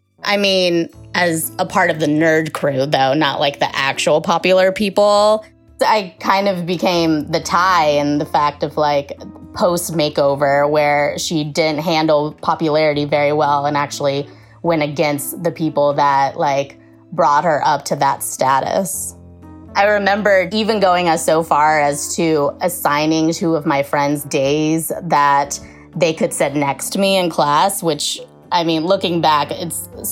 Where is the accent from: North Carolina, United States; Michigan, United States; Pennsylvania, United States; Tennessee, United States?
North Carolina, United States; Raleigh; I'm from Raleigh, North Carolina. Woo! Growing up, I was very aware of the lack of diversity in the South. I was one of only three Asians in my grade.